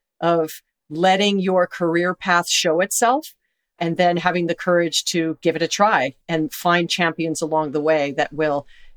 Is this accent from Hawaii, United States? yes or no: yes; Hawaii, United States; Well, I was blessed to have been born and raised in Hawaii, which I am, 54 years old. So you can imagine being a kid traveling to the mainland and saying you're from Hawaii